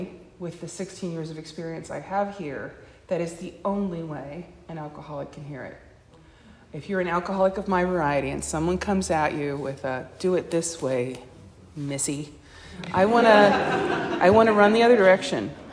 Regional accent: Aliso Viejo, California, United States; I am from Aliso Viejo. That is a 4.5-hour drive.

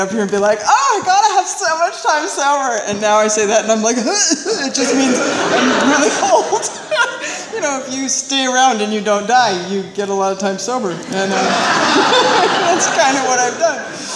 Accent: Encino, California, United States; And I grew up in Encino. My father was the love of my life.

